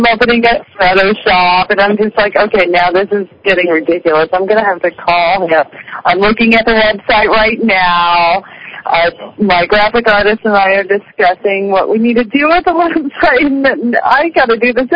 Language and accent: English; Las Vegas, Nevada, United States; I'm from Las Vegas.